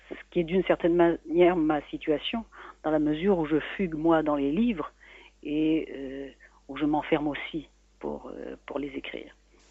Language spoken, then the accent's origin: French; Algeria; moved away as an adult; now in France; je suis née en Algérie, dans l'Algérie coloniale, d'un père algérien et d'une mère française, française de France, comme on disait en Algérie à ce moment-là.